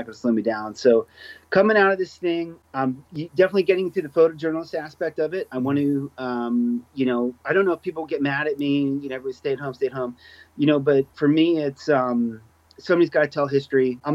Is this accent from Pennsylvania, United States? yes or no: yes; Philadelphia, Pennsylvania, United States; now in Los Angeles, United States; I'm consider myself, I won't say local, I'm from Philly, but I've been here a long time, man.